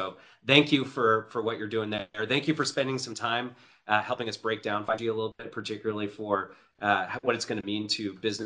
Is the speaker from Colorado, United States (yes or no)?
yes; Colorado, United States; in my home state, which in Colorado, which I think is super, super, super exciting.